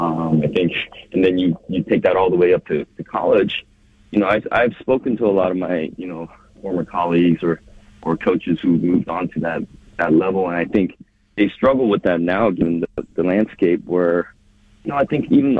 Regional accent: Springfield, United States; it was really truly a village, you know, experience growing up in Springfield, where the entire school rallied around, you know, the one or two ESL teachers

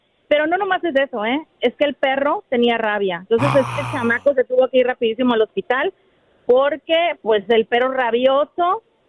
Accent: Hermosillo, Sonora, Mexico; Hermosillo, Sonora, arriba el norte.

